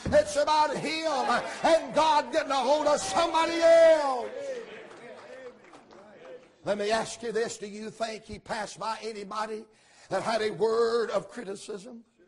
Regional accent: Georgia, United States; I'm from Georgia, and I got better sense than that.

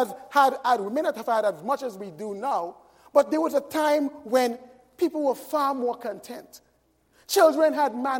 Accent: Nevis, St. Kitts & Nevis; I can recall as a child growing up in Nevis when we had vacation Bible school teams who would come to our islands

